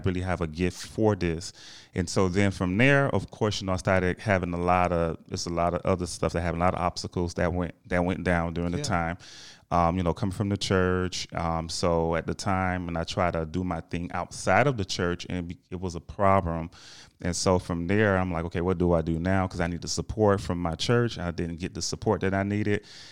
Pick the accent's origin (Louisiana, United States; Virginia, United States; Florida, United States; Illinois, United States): Florida, United States; Miami; born there; I was born in Miami.